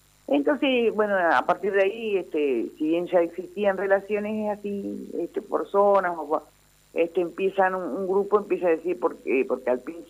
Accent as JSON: {"language": "Spanish", "town": "Gualeguay", "region": "Entre Ríos", "country": "Argentina", "tie": "born there", "also_born_or_lived": "Paraná", "said": "soy oriunda de Gualeguay, pero en realidad viví la mayor parte de mi vida ya hoy en Paraná. Uh-huh. Pero sí, nací allá y tengo parte de mi familia allá."}